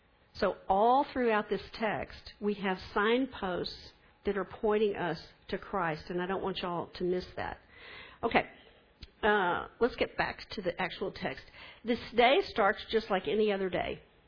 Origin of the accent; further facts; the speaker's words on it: Texas, United States; Maybe because I grew up in West Texas, so the wilderness is kind of part of my life pattern.